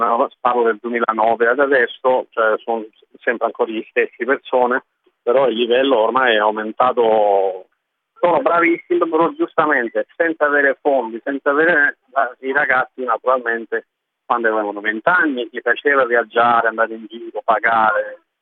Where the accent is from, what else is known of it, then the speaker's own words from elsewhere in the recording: Australia; moved away as an adult; now in Italy; Sì, io nato giustamente in Australia, da genitori italiani di Napoli, tutti e due. Ho fatto tutte le scuole lì, fino alle scuole superiori.